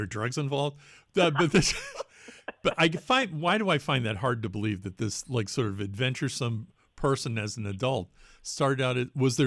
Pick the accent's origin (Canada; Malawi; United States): United States; Watertown, Massachusetts; because I grew up in Watertown, and even though it was highly polluted at the time I was a kid